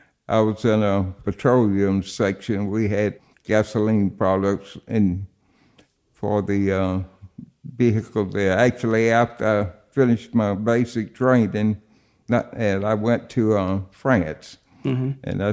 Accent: Homerville, Georgia, United States; I grew up here in Homerville.

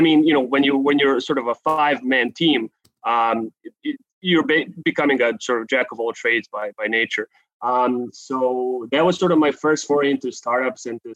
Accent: Belgrade, Serbia; I am actually not from California. I'm from Serbia, from the capital of Serbia, Belgrade here.

